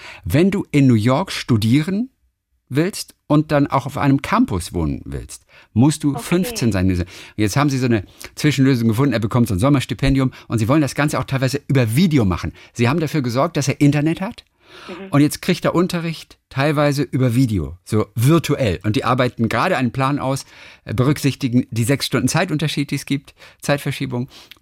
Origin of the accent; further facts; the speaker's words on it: Northern Germany, Germany; Und bei uns früher in Norddeutschland, wo ich aufgewachsen bin, da ist mal Erbsen und Wurzeln.